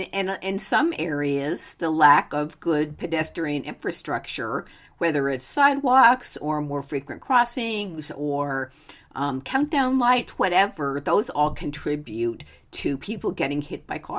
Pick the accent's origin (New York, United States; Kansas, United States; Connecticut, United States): Connecticut, United States; I grew up outside of Hartford.